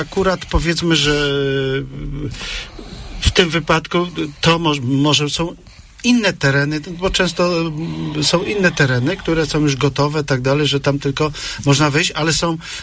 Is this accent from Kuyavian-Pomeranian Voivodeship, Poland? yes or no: no; Opole Voivodeship, Poland; Proszę Państwa, ja kiedy jestem gdzieś w kraju, i mówię, że jestem z Opolszczyzny